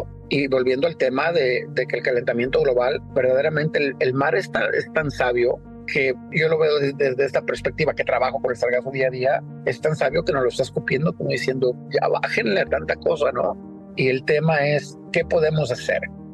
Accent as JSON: {"language": "Spanish", "town": "Ocotlán", "region": "Jalisco", "country": "Mexico", "said": "regresar a mi tierra, Ocotlán, Jalisco, a mis raíces"}